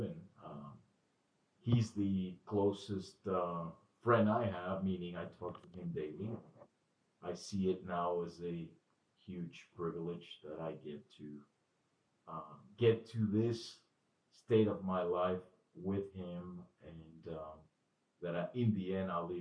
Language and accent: English; Honduras; also born or lived in Nicaragua; We grew up in Honduras, although we are from Nicaragua, because of political instability in our country.